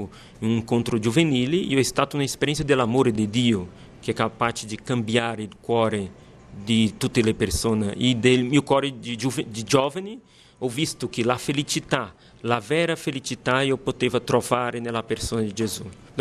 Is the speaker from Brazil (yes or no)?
yes; Fortaleza, Ceará, Brazil; born there; Italian is a second language; Io sono nato a Fortaleza, nel nord-est del Brasile.